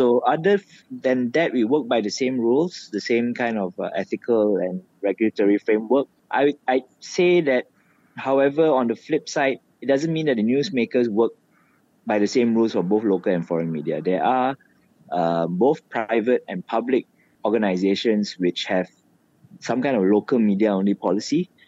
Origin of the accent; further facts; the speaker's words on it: Malaysia; I'm a proud blue IC carrying Malaysian